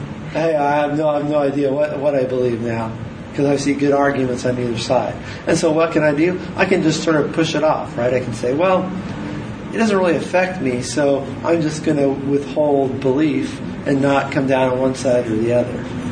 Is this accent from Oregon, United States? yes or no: yes; Eugene, Oregon, United States; I would say that for a person, it's kind of hard with growing up in Eugene